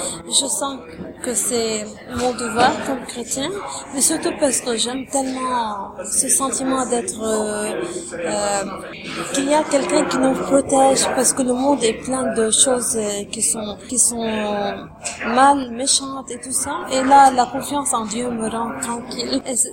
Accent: Lebanon; first language Lebanese Arabic; French is a second language; now in Canada; c'est surtout dans ma langue maternelle, la langue libanaise.

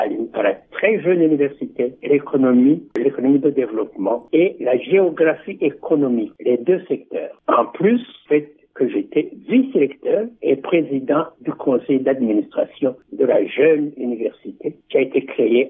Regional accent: Burundi; Je suis né, j'ai étudié chez nous en Afrique, Afrique des Grands Lacs.

